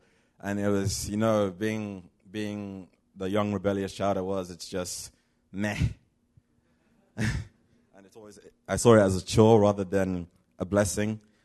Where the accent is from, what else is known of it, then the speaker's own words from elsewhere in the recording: London, United Kingdom; also born or lived in Nigeria / South Africa; I'm 19 years old. So about my story, I was born in Nigeria, but I lived in South Africa for a few years, then raised from London from age six. I was raised in a typical Christian home.